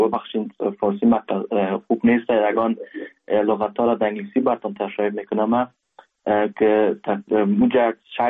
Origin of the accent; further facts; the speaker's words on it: Kabul, Afghanistan; now in Germany; از کابل هستم. پدر جانم که مادر جان مردوشان از کابل هست، پدر کلانای ما از کابل هست.